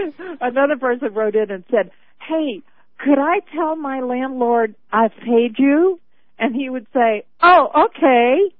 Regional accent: Louisiana, United States; I come from Louisiana and was on a bus one day waiting for it to take off

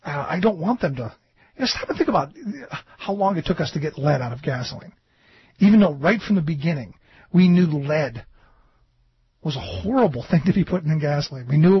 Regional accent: Cleveland, Ohio, United States; where I grew up in Cleveland, the home of the Clean Air and Clean Water Act.

